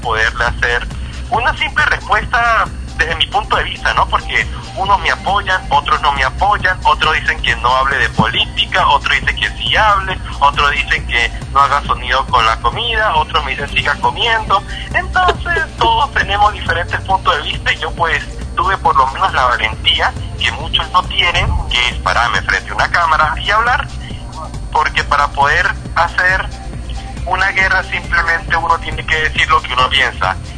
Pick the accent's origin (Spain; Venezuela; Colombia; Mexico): Venezuela; now in Peru; lo que pasa es que como yo soy venezolano